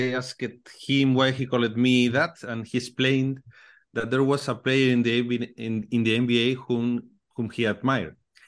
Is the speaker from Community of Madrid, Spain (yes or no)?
no; Galicia, Spain; English is a second language; I'm from Galicia, you know, located in the north of Spain.